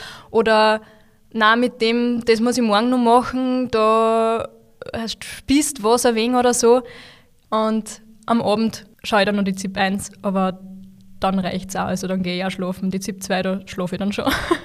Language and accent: German; Upper Austria, Austria; ich bin aus Oberösterreich, ich würde schon gerne da bleiben.